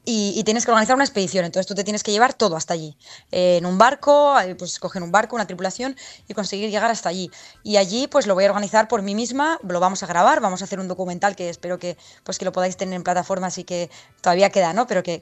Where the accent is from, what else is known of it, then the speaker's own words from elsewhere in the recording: Spain; yo soy la primera española también tan joven en mandar una expedición en la Antártida